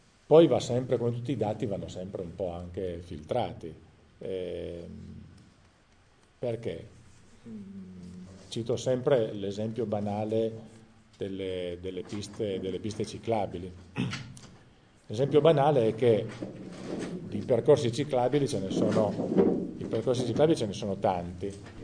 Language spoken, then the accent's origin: Italian; Settimo Torinese, Piedmont, Italy; io sono di Settimo Torinese